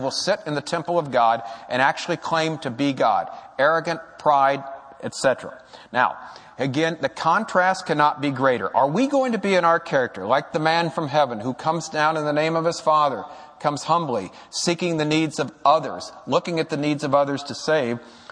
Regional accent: California, United States; One guy was from Minnesota. I'm from California.

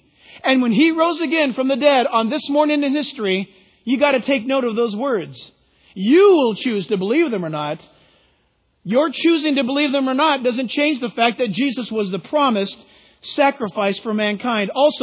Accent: San Diego, California, United States; born there; I was born in San Diego, so I picked the Chargers.

